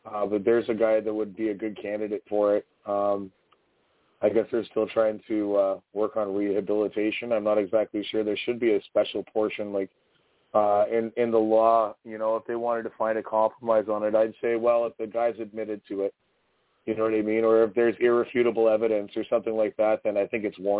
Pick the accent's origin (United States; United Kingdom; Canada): Canada; It's a very, very interesting story that they wove to us as the Canadian citizens